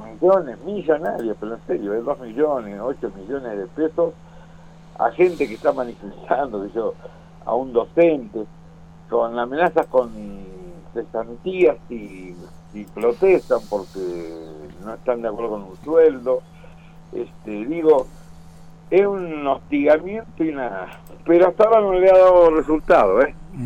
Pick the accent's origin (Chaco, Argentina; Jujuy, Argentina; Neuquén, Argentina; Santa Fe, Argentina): Jujuy, Argentina; que en Jujuy se pueda vivir en la Argentina, digamos, como en Argentina, tener los mismos derechos que los demás argentinos, que no los tenemos